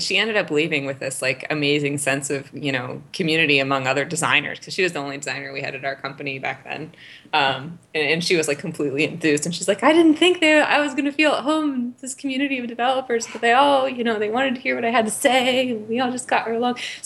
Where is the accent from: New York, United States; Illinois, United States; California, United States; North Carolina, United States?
California, United States; Berkeley; now in San Francisco, United States; No. Okay. So I was born and raised in Berkeley, which is right across the bay.